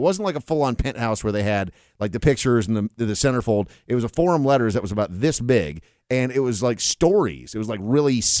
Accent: Scotland, United Kingdom; I'm Scottish. Who are we kidding?

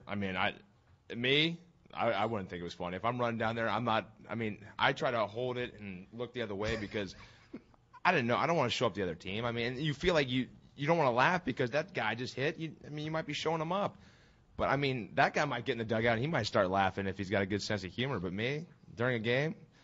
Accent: Ohio, United States; I'm from Ohio.

